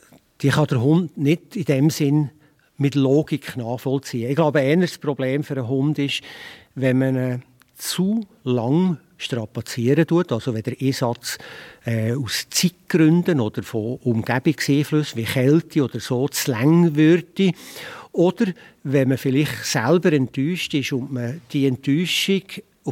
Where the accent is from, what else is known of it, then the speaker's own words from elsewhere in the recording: Bern, Switzerland; wie man bei uns im Berner Oberland sagt